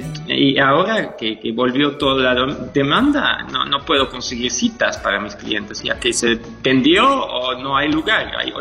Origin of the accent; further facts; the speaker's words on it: Netherlands; Spanish is a second language; moved away; Y ni soy de aquí, ¿no? Soy holandés originalmente y emigré para acá.